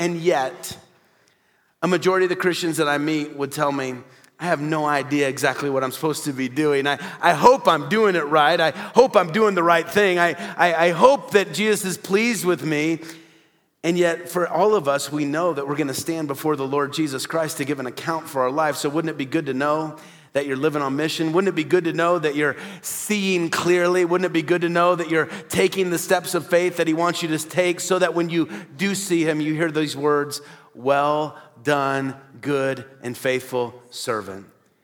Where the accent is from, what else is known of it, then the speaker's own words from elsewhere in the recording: Midwest, United States; I grew up in the Midwest, and very often when I would drive to school in the mornings in the wintertime